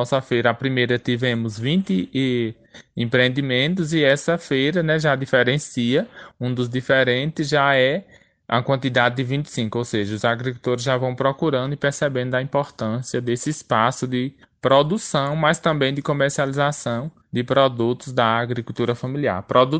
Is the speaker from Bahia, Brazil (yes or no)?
yes; Campo Formoso, Bahia, Brazil; nós que somos agricultores, eu sou um dos do município de Campo Formoso